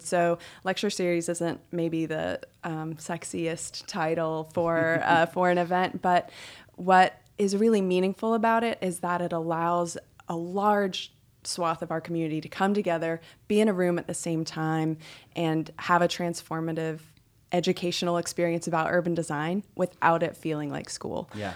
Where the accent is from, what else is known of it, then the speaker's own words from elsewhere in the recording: Chattanooga, Tennessee, United States; I wasn't aware of Chattanooga's story growing up because it was just there for me, you know?